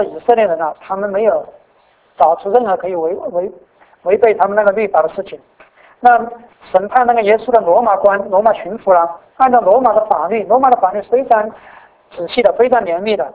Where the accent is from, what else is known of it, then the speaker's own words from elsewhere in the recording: China; 这是一个我们中国人非常容易理解的义人了，这个含冤而死的那种场景。